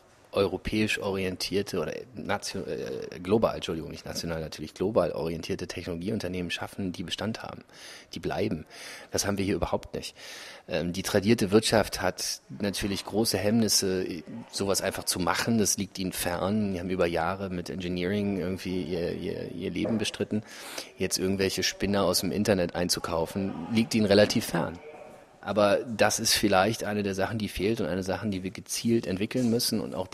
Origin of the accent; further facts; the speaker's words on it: Berlin, Germany; Ich bin zwar nicht hier geboren, aber ich bin Berliner, seit ich 3 bin ich hier.